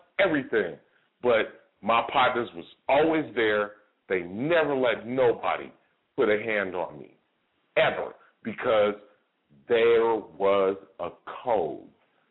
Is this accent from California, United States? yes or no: yes; Oakland, California, United States; Man, all my partners that I grew up with in Oakland